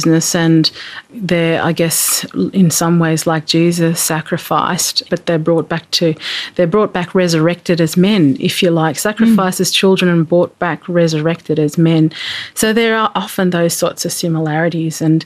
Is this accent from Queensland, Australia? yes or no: no; Alice Springs, Northern Territory, Australia; And it was like the norm, I guess, growing up in Alice Springs in that respect.